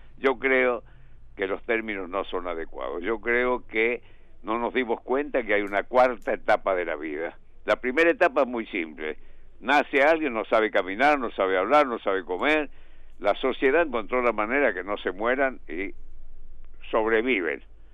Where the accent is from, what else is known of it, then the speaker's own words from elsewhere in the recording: Charata, Chaco, Argentina; also born or lived in Santiago del Estero; Nací en Santiago del Estero y me crié en Charata, en el Chaco, y estudié en Santa Fe, y bueno, pasé por varios lados.